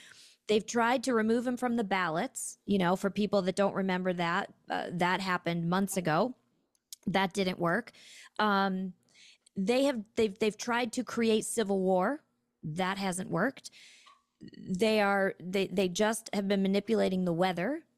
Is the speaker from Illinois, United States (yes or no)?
yes; Chicago, Illinois, United States; accent: Chicago; There's still aspects of my Chicago that jump in there, but I do love it.